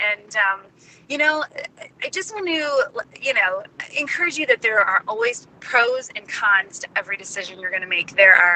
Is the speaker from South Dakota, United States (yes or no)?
no; Ohio, United States; moved away as an adult; now in Dallas, United States; I am originally from Northeast Ohio, and I moved 6 years ago to Dallas, Texas.